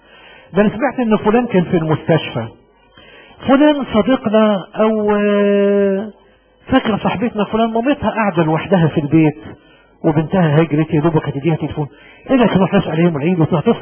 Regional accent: Egypt; احنا يوم الاجازه بتاعتنا كمصريين هو يوم الخمول والكسل

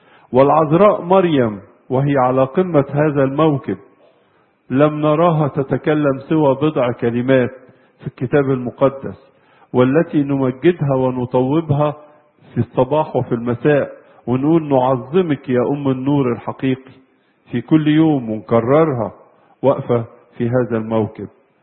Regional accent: Egypt; ينبغي نحن كمصريين جميعا أن نشجع بعضنا بعضا

